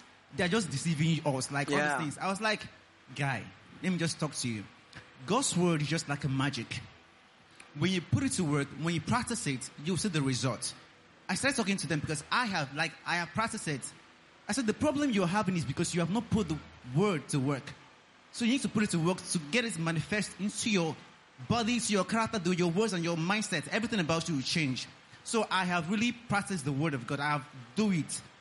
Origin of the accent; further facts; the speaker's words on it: Abia, Nigeria; I'm from Abia State, and they too, they are from Igbo land as well.